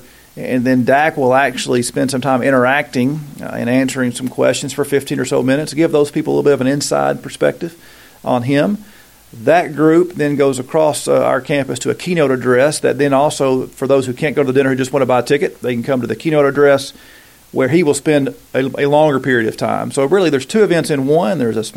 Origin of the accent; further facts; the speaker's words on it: Knoxville, Tennessee, United States; born and raised and loved the Cowboys as a kid growing up in Knoxville